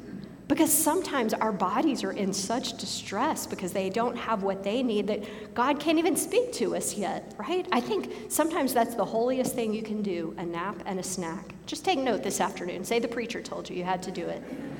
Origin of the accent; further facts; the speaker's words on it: Houston, Texas, United States; I grew up on the Texas Gulf Coast in the Houston area, and I lived in that area the year that Hurricane Katrina hit New Orleans.